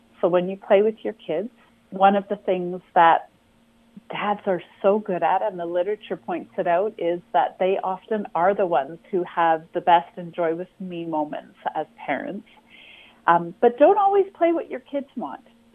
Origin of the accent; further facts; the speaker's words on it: Winnipeg, Manitoba, Canada; We grew up in Winnipeg